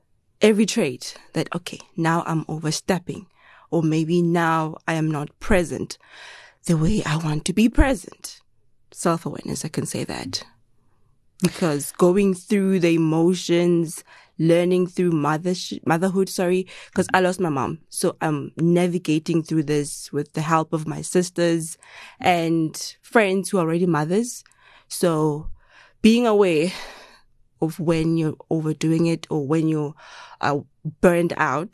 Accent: Rustenburg, North West, South Africa; Born and bred in Rustenburg, originally from Pugeng, and navigating life.

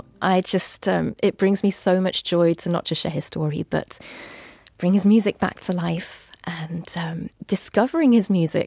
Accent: Berlin, Germany; our home growing up in Berlin.

